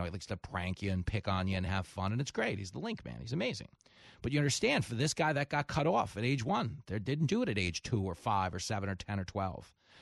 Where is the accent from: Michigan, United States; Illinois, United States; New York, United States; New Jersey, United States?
New York, United States; Levittown; out in Massapequa Park, Long Island, is where I'm from, a couple towns over from where I grew up in Levittown